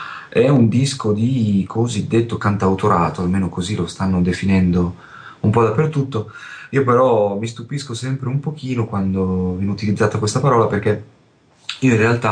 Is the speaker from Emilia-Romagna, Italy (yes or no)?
yes; Rimini, Emilia-Romagna, Italy; sono di Rimini.